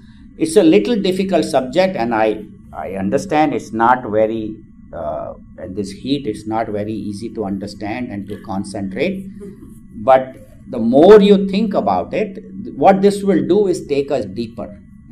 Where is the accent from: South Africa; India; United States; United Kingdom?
India; And then I'm an Indian, so I'm different from non-Indians.